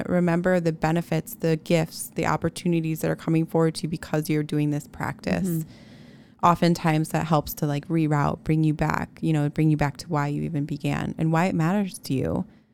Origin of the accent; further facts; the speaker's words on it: Chicago, Illinois, United States; now in Boise, United States; You know, I'm a transplant. I'm from Chicago. I don't understand like what everything means in Boise